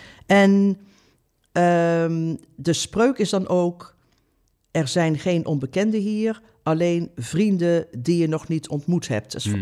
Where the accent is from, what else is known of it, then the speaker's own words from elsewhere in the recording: Oosterhout, North Brabant, Netherlands; toen ik in een café zat in Oosterhout, waar ik vandaan kom, gisteren.